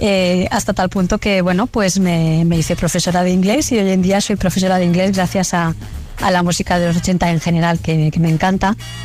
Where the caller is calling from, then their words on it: Valencia, Valencian Community, Spain; de Valencia.